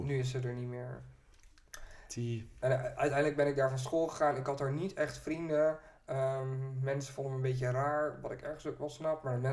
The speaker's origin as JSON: {"language": "Dutch", "town": "Vlaardingen", "region": "South Holland", "country": "Netherlands", "said": "En ik kom uit Vlaardingen."}